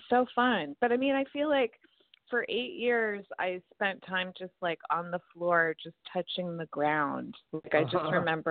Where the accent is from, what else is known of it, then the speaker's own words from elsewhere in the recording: New York City, New York, United States; It was really early on for me because my parents were artists in Manhattan, and I was seriously indulged.